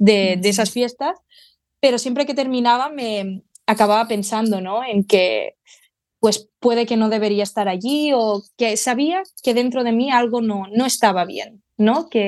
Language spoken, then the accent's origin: Spanish; Vilafranca del Penedès, Catalonia, Spain; Estamos hablando de la fiesta mayor de mi pueblo, que es Vilafranca del Penedès